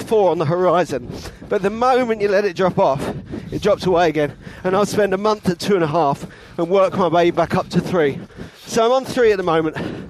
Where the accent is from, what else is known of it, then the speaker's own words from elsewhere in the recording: London, United Kingdom; I'm from London.